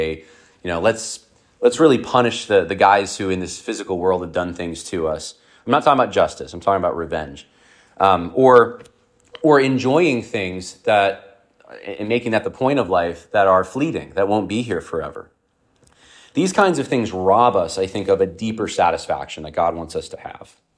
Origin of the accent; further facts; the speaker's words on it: New York, United States; I've been growing up in New York. I've never seen anything like this.